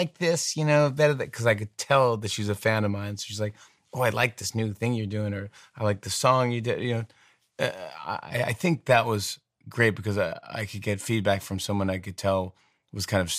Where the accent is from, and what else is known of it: Saugerties, New York, United States; born or raised there; now in Manhattan, United States